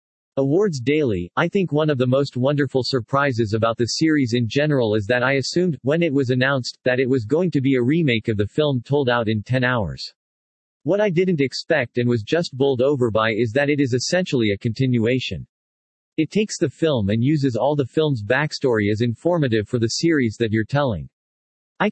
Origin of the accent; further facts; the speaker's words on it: England, United Kingdom; I think being an Englishman and interested in the creative arts, he's one of our angels